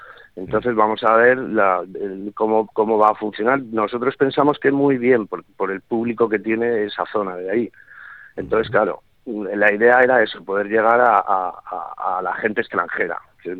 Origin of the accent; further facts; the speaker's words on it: Cabo de Palos, Region of Murcia, Spain; nosotros somos de Cabo de Palos y La Manga, sí. Sí, vivimos aquí todo el año